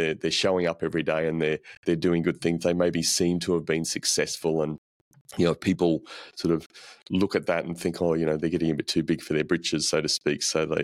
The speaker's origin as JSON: {"language": "English", "region": "Queensland", "country": "Australia", "tie": "born or raised there", "said": "You know, I grew up in Queensland, as I said a bit earlier. So it's a little bit warmer up there than sort of New South Wales"}